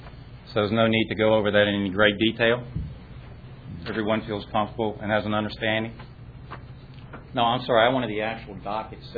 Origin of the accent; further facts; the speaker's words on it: Newport News, Virginia, United States; also born or lived in Richmond, Virginia; Born and raised in Virginia. Born in Richmond. Grew up in Newport News.